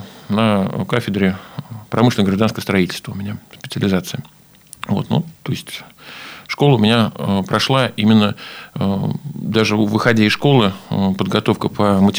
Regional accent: Pushkinskiye Gory, Pskov Oblast, Russia; born there; Да, родился я в Пушкинских горах. бабушки, дедушки, прабабушки, прадедушки, родители все тоже родом из окрестных мест Пушкиногорья. Вот, родился я в 1974 году.

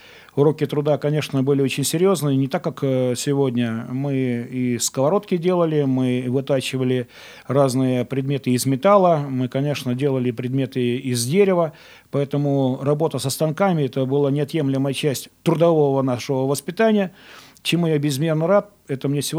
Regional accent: Belarus; вроде я сам родом из Беларуси, и вот по, так сказать, можно сказать, по родным языкам, по родной литературе я получал очень плохие оценки, у меня было очень плохо с произношением. У нас поселок, в общем-то, весь русский, все говорят на русском языке

